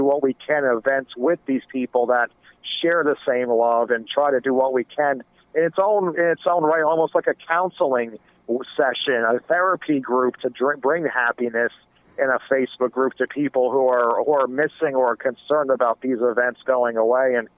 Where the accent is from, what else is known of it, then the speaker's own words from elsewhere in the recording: New York, United States; Growing up in New York, there was a station that originated the Yule Log